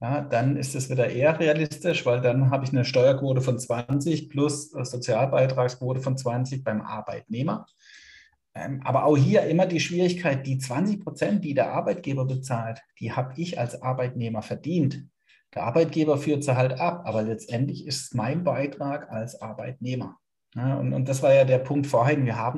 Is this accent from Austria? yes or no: no; United States; now in Germany; wenn ich jetzt in Deutschland wohne als Amerikaner